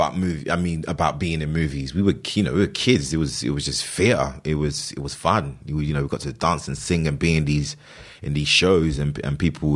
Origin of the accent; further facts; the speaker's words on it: London, United Kingdom; No, I mean, I was born and raised in London.